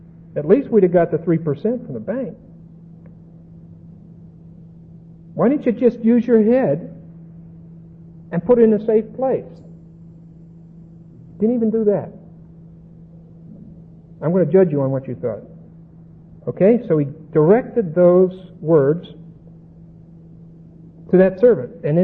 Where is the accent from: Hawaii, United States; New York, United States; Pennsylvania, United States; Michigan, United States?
Pennsylvania, United States; Pittsburgh; I'm from Pittsburgh, and as a child, growing up in Pittsburgh, you spent the first 15 minutes of every morning trying to clear your sinuses.